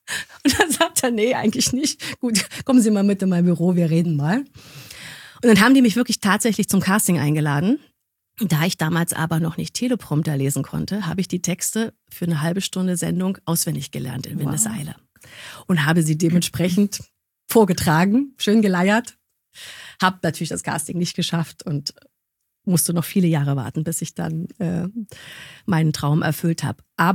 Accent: Berlin, Germany; Und als Berlinerin bin ich dann zur Funkausstellung gefahren

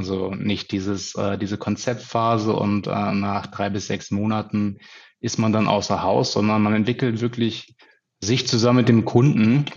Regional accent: Hanover, Lower Saxony, Germany; born there; now in Hamburg, Germany; Ja, ich bin gebürtig Hannoveraner, bin aber aktuell Wahlhamburger

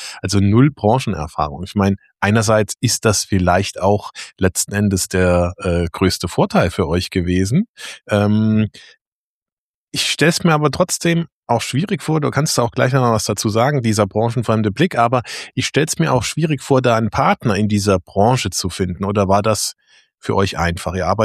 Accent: Saarland, Germany; Mixery aus dem Saarland, ja, wo ich herkomme

